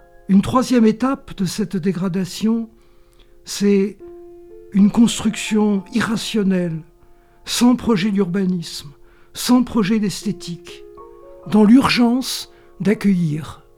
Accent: Paris, Île-de-France, France; now in Marseille, France; Je suis parisien. Je suis né à Paris. Et ça me donne un petit recul quand je regarde Marseille.

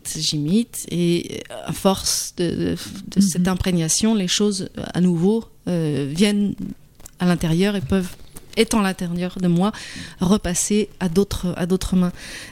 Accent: France; puisque moi en tant que française par exemple

